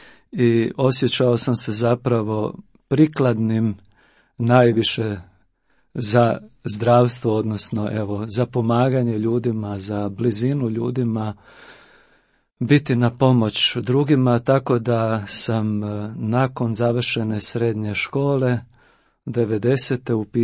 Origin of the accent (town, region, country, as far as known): Petrinja, Sisak-Moslavina County, Croatia; born or raised there; also born or lived in Zagreb / Donja Stubica